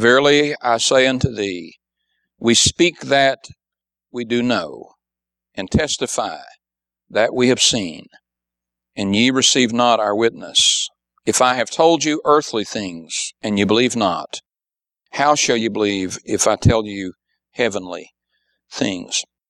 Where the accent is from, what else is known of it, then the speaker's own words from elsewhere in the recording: United States; born there; And I was born in America.